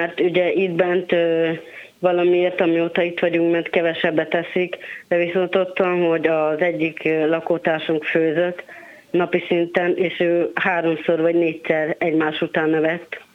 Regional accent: Szeged, Csongrád-Csanád, Hungary; also born or lived in Borsod; Hát én borsodi vagyok, de viszont Szegeden nőttem fel anyukámékkal

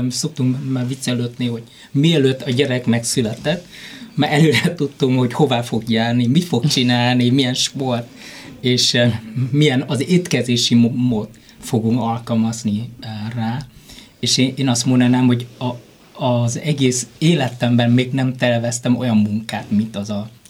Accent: Vietnam; moved away as an adult; now in Hungary; én 20 éve ezelőtt Vietnámból jöttem ide, a tanulás miatt kaptam az ösztöndi lehetőséget Vietnámban.

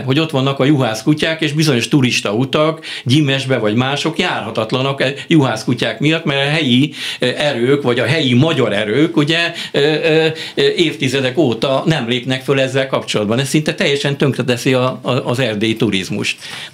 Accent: Eastern Hungary, Hungary; én egy kelet-magyarországi faluban nőttem föl, ahol láttam idegeneket, a tirpákok, a cigányok, hallottam erről meg arról, és az, hogy én magyar vagyok, az egy dolog.

